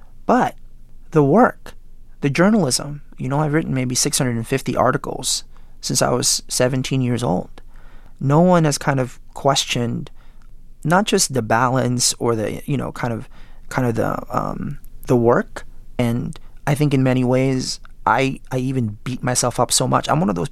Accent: California, United States; I grew up in California and right around 180, you know, Proposition 187

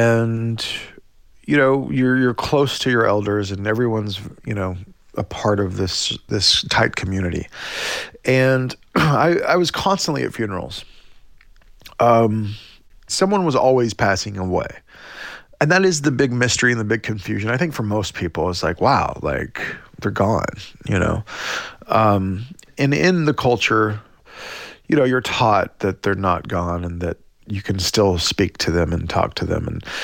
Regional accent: Oklahoma, United States; growing up in Indian Territory, Oklahoma.

